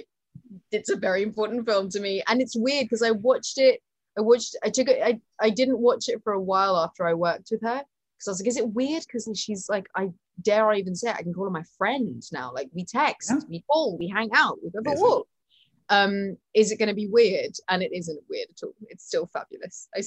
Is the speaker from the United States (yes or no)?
no; United Kingdom